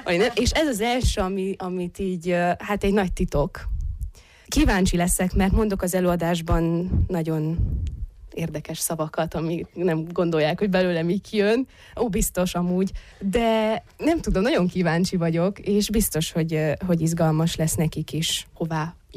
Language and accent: Hungarian; Transylvania, Romania; Én erdélyi vagyok